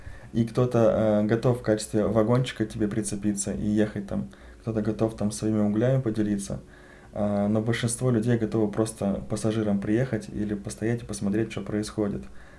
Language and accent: Russian; Yoshkar-Ola, Mari El, Russia; И возвращаясь в родной город, я всегда думал, Ишкар-Ола на уровне других российских городов выглядит достаточно неплохо.